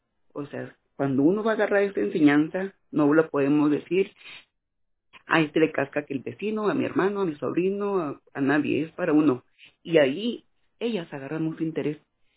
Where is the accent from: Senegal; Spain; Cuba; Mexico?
Mexico; Ciudad Juárez, Chihuahua; La gente que me conoce, yo soy de Juárez